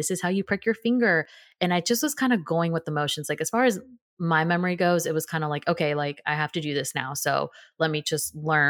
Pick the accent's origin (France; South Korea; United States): United States; Tampa, Florida; now in Austin, United States; Yeah, so I am 29, and I'm originally from Tampa, Florida, but currently living in Austin, Texas.